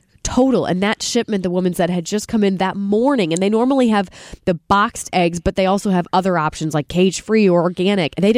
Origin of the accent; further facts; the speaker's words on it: St. Louis, Missouri, United States; I'm born and raised in St. Louis, but I know my relatives, we have relatives across the country, and they, you know, talk about how weird we sound